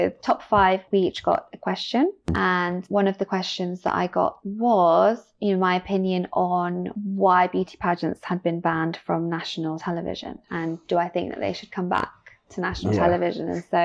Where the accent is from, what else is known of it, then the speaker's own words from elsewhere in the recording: Caracas, Capital District, Venezuela; I grew up in Venezuela, which is, I mean, Venezuela's many things, it's one of the most dangerous countries. I actually grew up in Caracas, which is one of the most dangerous cities in the world